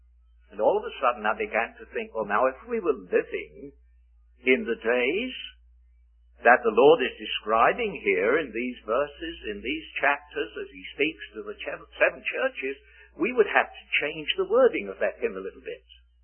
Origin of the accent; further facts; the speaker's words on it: Canada; See, I come from Canada and I can speak of what I see there.